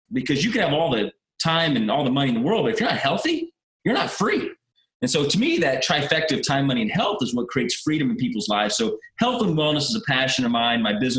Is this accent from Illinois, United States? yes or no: no; Dallas, Texas, United States; Yeah, so I grew up in Dallas, Texas. Mom raised me and my little brother.